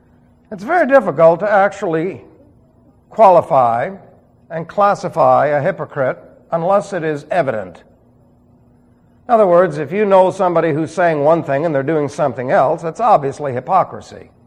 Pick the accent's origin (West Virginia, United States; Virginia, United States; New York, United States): New York, United States; New York City; Besides, I'm from New York City.